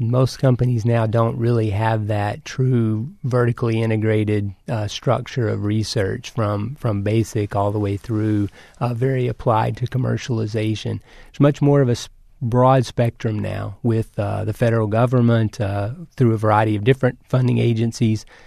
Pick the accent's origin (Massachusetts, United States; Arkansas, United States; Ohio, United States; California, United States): Arkansas, United States; moved away as an adult; also born or lived in Georgia / Texas; I was born and raised in Arkansas and spent some time in Georgia in graduate school and then moved on to Texas.